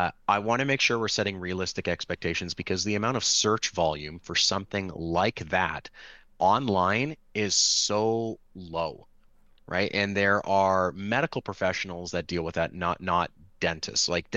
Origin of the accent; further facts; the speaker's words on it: Toronto, Ontario, Canada; And so I'm actually from Toronto.